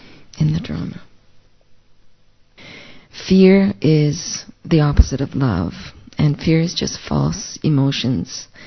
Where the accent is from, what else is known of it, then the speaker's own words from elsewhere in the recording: Thailand; Christian background, very strong. Like, my parents were missionaries in Thailand, so I grew up in Thailand.